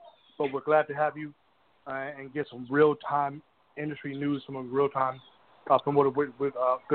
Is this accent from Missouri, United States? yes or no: no; Tampa, Florida, United States; Hey, this is … I'm from Tampa.